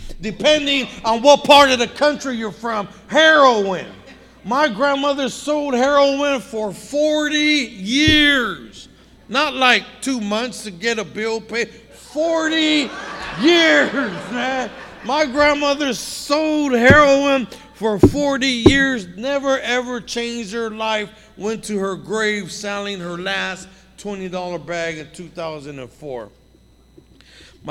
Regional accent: East Los Angeles, California, United States; I was born and raised in East LA. I lived in the projects. I grew up in the neighborhood. That's the barrio I got into. East LA projects called Dogtown Projects.

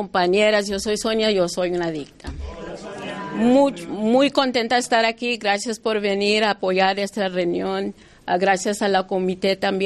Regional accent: United States; first language English; Spanish is a second language; Yo soy chicana. Yo, mi primer idioma es el inglés y a veces yo invento palabras en español

